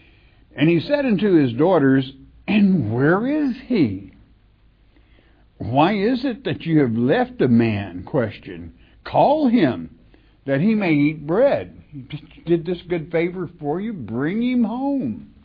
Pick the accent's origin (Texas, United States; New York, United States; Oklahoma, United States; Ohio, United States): Oklahoma, United States; born there; now in Arkansas, United States; I was born in Oklahoma. I live in Arkansas. Geographically, I'm an Arkansan. By birth, I like to say Okie.